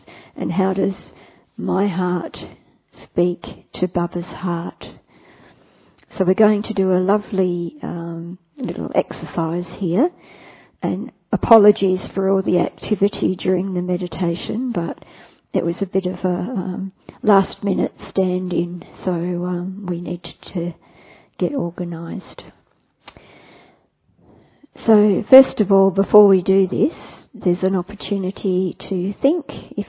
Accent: Australia; from Australia, and I think most of us have just arrived in Mudaban

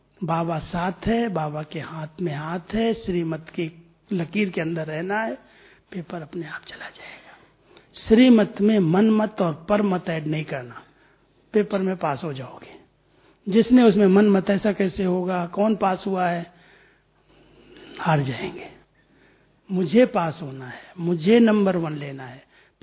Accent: Uttar Pradesh, India; हमारे गांव में कैसे करीब 2 घंटे के रास्ते पर कानपुर है, गांव है एकदम छोटा।

